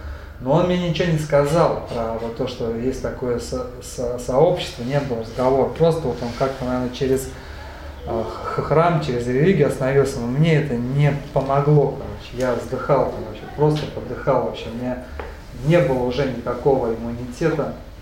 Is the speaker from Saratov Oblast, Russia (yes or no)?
yes; Saratov, Saratov Oblast, Russia; Я сам родом из Саратова, вот, и приехал я домой туда.